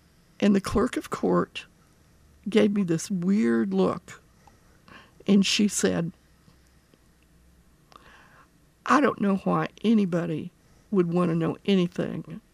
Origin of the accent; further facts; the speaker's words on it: Promised Land, United States; I grew up in Promised Land, and my community is just like this commune.